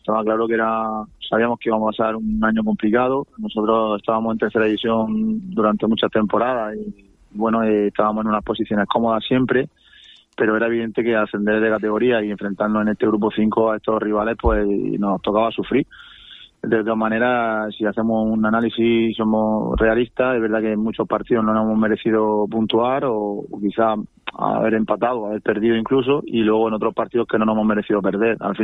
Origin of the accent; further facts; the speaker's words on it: Águilas, Region of Murcia, Spain; yo soy de Águilas, yo vivo en Águilas y nací en Águilas, ¿no?